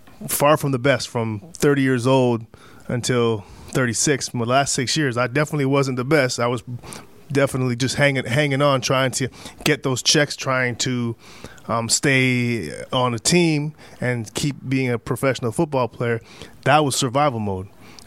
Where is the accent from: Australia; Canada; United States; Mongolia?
Canada; I'm Canadian.